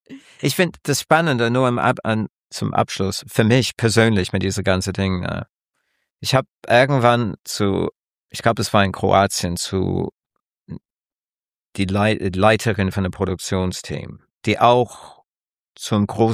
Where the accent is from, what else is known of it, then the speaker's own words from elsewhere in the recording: United Kingdom; German is a second language; Man merkt, ich bin Brite, man hört es raus, aber ich musste auch jahrelang lernen, wie man auf Deutsch präsentiert.